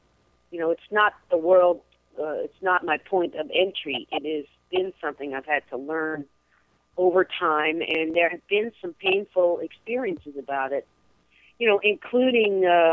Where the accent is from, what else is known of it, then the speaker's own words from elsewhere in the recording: the South, United States; how has growing up in the South influenced my voice